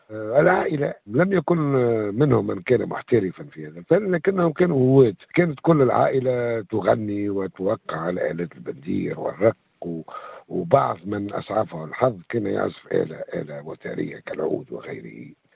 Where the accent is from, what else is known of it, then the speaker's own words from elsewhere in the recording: Ras Jebel, Bizerte Governorate, Tunisia; born there; حاليا أنا في مدينة رأس الجبل اللي هي مسقط رأسي في الشمال التونسي، تحديدا في ولاية بن زرت على رفاف البحر المتوسط.